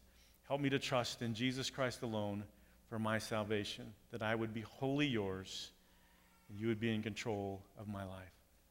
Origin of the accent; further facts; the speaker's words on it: Kansas, United States; "Where are you guys from?" "Well, we're from Kansas."